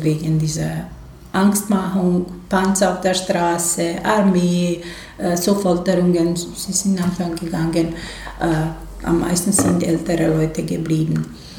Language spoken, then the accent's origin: German; Srebrenica, Republika Srpska, Bosnia & Herzegovina; moved away as an adult; also born or lived in Novi Pazar, Serbia; Ich bin in Srebrenica geboren, aufgewachsen, eigentlich in Potočari, wo jetzt Grabstätte ist. Dort bin ich geboren, so 500 Meter entfernt.